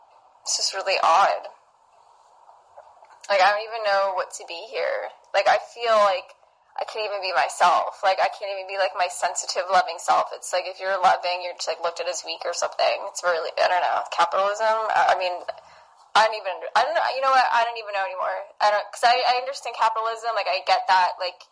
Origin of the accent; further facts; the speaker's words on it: New York, United States; I don't think I have any accent, and I think speaking quickly, that's probably from me being a New Yorker.